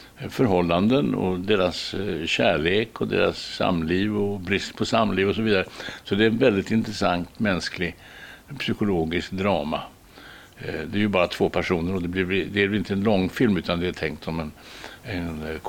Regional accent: Stockholm, Stockholm County, Sweden; now in London, United Kingdom; Jag är ju stockholmare och svensk på det sättet. Men det är klart att jag har ju bott in mig här, så jag känner mig ganska hemma här. Det gör jag ju. Men jag känner mig inte som någon londoner eller någon engelsman.

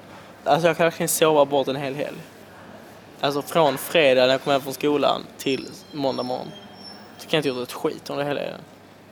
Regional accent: Italy; now in Sweden; eftersom jag är italienare, så jag har alltid velat prova Italien.

